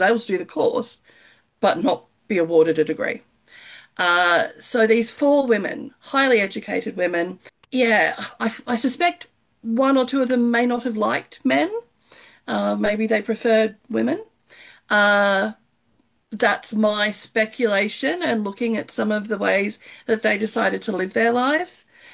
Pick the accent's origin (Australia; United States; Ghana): Australia; Melbourne, Victoria; as most people can tell the minute they listen to me, I'm not from this hemisphere. I grew up in Melbourne, Australia, and met my husband there. I grew up in a beachside suburb.